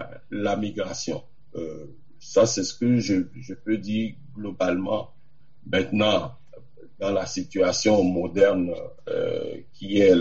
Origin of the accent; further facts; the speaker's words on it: South Benin, Benin; je prends le cas du sud du Bénin, on est venu d'Adiatado, chez moi. Donc, on est venu du Togo, quelque part du Togo.